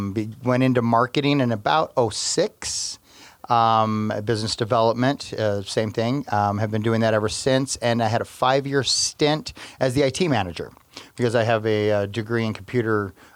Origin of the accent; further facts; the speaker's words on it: Mesa, Arizona, United States; now in Tucson, United States; I was born in Tucson, and I grew up in Mesa, Arizona, just up north, suburb of Phoenix. Did all my schooling there, got my degrees up there as well.